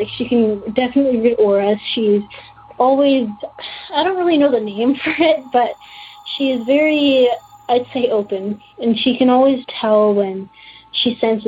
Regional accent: Alberta, Canada; I'm from Alberta, Canada

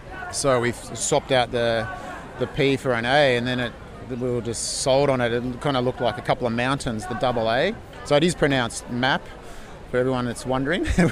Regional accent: Melbourne, Victoria, Australia; We're from Melbourne and it's a great design scene.

